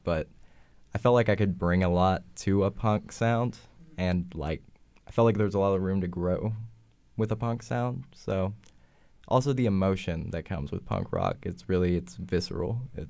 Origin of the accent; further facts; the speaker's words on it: Waco, Texas, United States; I was born at Hillcrest. So yeah, I'm Waco.